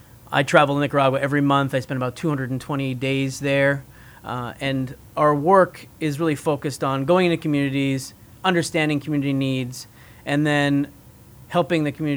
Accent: New York, United States; So I grew up in New York and went to high school in Long Island, Northport High School.

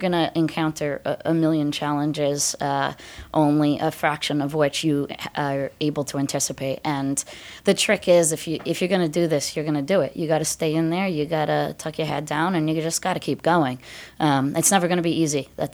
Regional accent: Connecticut, United States; also born or lived in Washington, D.C.; now in Massachusetts, United States; I didn't grow up in Massachusetts. Yeah, I grew up in Connecticut, moved down to school in D.C., and then wound up in Massachusetts.

